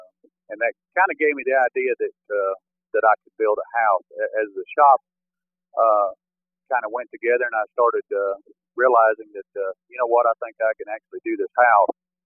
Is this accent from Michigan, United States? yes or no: no; Texas, United States; especially the house that I grew up in West Texas.